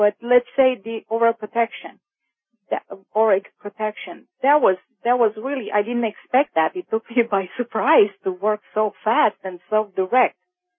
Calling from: New York, United States; from New York.

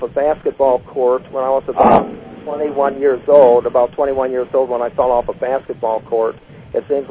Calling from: California, United States; I'm calling from … from South California.

